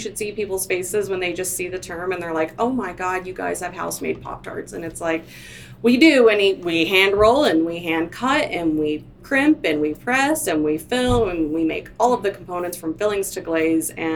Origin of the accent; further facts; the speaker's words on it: Fort Worth, Texas, United States; moved away as an adult; also born or lived in North Carolina; I was actually I was in North Carolina at the time, so I moved. I grew up in Fort Worth. I moved to North Carolina when I was 20 years old.